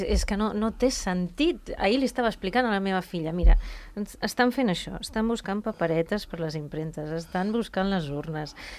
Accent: Barcelona, Catalonia, Spain; nosaltres de Barcelona.

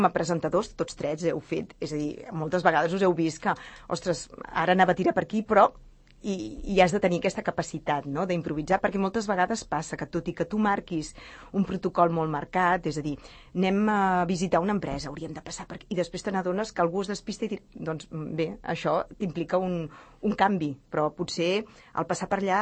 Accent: Sant Cugat del Vallès, Catalonia, Spain; born there; Jo sóc nascuda a Sant Cugat.

